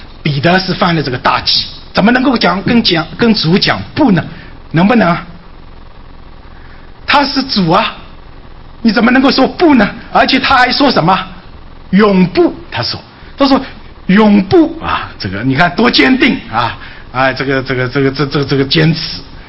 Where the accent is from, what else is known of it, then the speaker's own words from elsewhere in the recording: China; 我有时觉得我们中国人学一些东西有的时候也受文化的影响